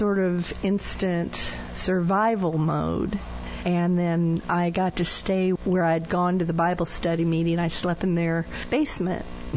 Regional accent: Arthur, Illinois, United States; Around Arthur, Illinois.

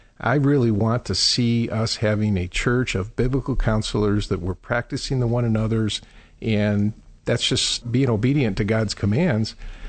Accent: Chicago, Illinois, United States; also born or lived in Peoria; so I grew up in Chicago, grew up in a church that was very much focused on works and what I needed to do. Moved to Peoria

